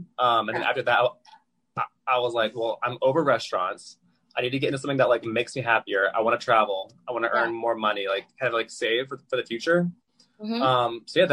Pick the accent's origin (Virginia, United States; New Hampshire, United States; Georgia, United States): Georgia, United States; Atlanta; Well, I'm originally from Atlanta, so raised there in a military family. Kind of moved all over